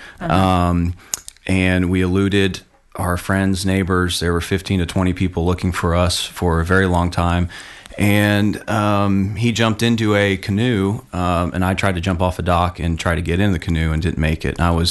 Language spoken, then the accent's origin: English; Orange Park, Florida, United States; Yes, I grew up here locally in Orange Park, and kind of funny how it all came about.